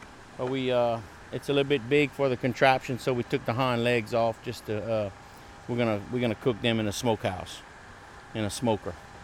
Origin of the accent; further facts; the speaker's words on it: Iota, Louisiana, United States; I'm from Iota, Louisiana.